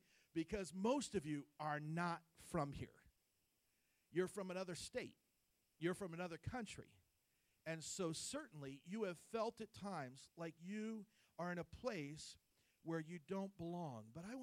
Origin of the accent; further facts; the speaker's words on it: New Jersey, United States; New Jersey is where I'm from. How many of you know I'm from New Jersey? How many can tell I'm from New Jersey, okay, by my obnoxious personality?